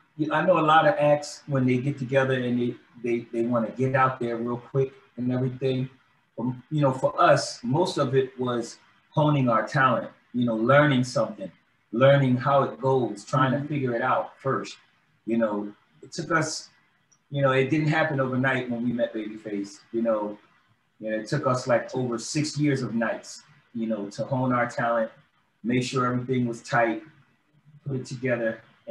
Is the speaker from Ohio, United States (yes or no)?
no; Philadelphia, Pennsylvania, United States; So yeah, we're originally from Philly.